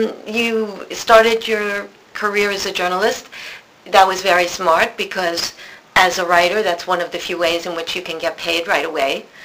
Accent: New York, United States; Well, I'm a New Yorker.

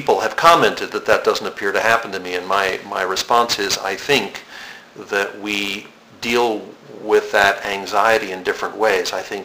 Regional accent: Poughkeepsie, New York, United States; I'm from Poughkeepsie, New York, and there were studios there that taught dance, taught acting, gymnastics even

